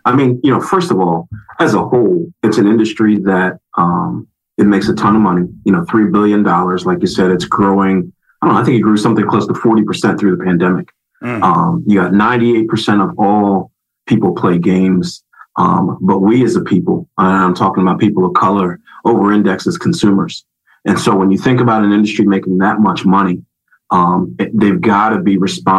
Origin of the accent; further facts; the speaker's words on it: Philadelphia, Pennsylvania, United States; Well, it's crazy. So I'm from Philadelphia.